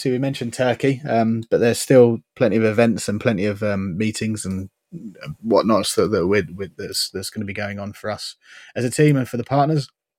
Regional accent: United Kingdom; I know we're British, so we like to talk about the weather

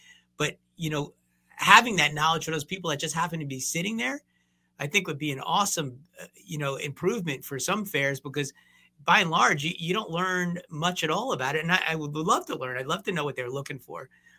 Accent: New Jersey, United States; I don't have a big agricultural background. I grew up in New Jersey, so I don't even know if we had a state fair when I was there.

